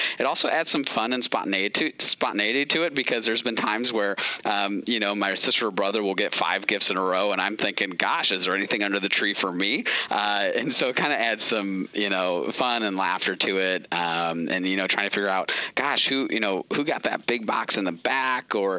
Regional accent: Bloomington, Illinois, United States; I'm from Bloomington, Illinois.

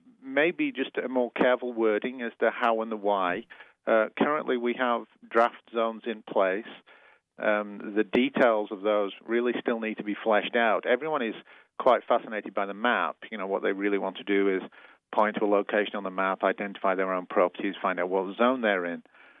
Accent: England, United Kingdom; I'm as thrilled as an Englishman can be about the number of people who actually turned up to the public hearings.

